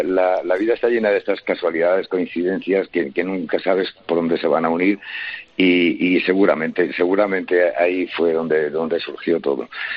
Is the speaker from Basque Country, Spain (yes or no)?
no; Madrid, Community of Madrid, Spain; Yo siempre he dicho que soy, y lo seguiré diciendo hasta que me muera, que soy un aragonés que accidentalmente se crió en Madrid.